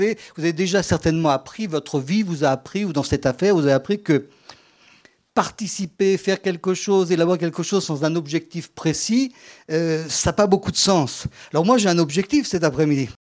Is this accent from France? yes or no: yes; Strasbourg, Grand Est, France; moi je viens de Strasbourg